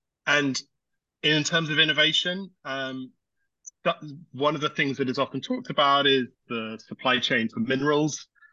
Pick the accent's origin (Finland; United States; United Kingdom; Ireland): United Kingdom; accent: British; Pardon my British accent. I think you say niche in North America.